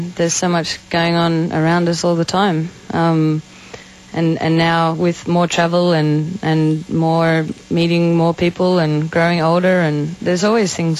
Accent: Sydney, New South Wales, Australia; I grew up in Sydney, and my grandma was in Melbourne

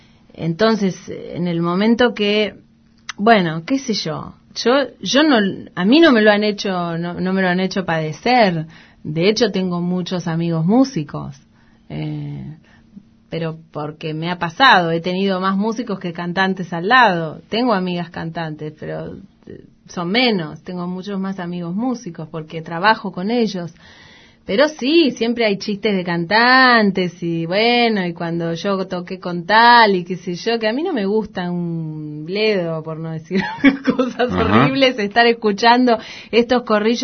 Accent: Argentina; Lo que tenemos nosotros como argentinos, que es maravilloso, es un desorden mental impresionante

